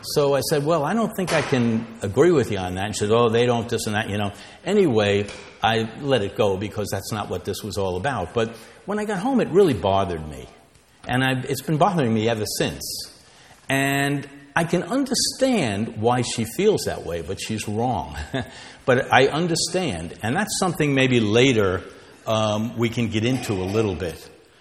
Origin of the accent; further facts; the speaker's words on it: New Orleans, Louisiana, United States; Came to my hometown in New Orleans.